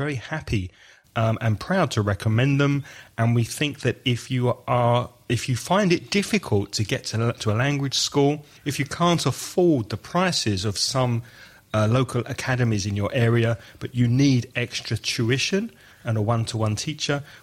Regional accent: London, United Kingdom; I'm not sure if you'd use that in Belfast, but growing up in London, that was the accepted way of greeting someone.

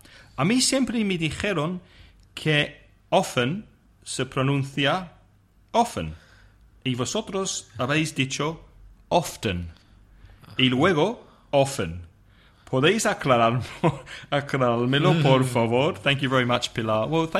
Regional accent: London, United Kingdom; I'm from London.

